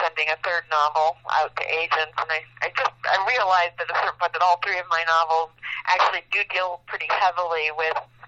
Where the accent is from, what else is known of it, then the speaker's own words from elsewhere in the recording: Findlay, Ohio, United States; now in Rochester, United States; I grew up in Northwest Ohio.